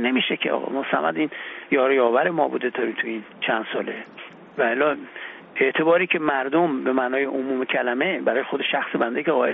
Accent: Iran; به عنوان یک ایرانی سال نو خورشیدی، عید سعید نوروز و این ودیعه فرخنده باستانی رو به همه ایرانی ها هر کجا هستند

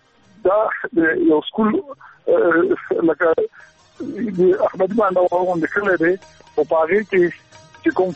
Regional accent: Khadar Khel, Khyber Pakhtunkhwa, Pakistan; زمونږ کلی د کوهاټ لاچی سر نږدې خدر خیل نوم یو کلی و

